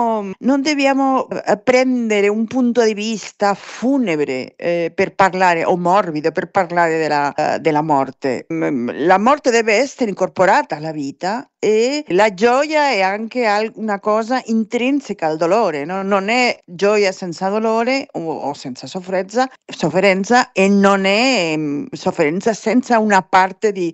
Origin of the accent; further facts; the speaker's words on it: Barcelona, Catalonia, Spain; Italian is a second language; Io sono di Barcellona, okay. Ma il mio nonno era... francese.